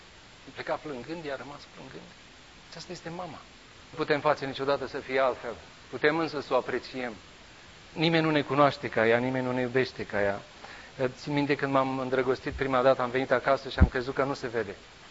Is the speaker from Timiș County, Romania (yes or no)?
no; Bucharest, Romania; eu eram din București, puteam să stau acasă.